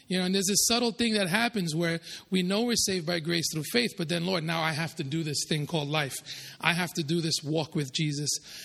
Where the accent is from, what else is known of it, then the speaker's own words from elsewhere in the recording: United States; I'm American and, you know, we don't have siestas.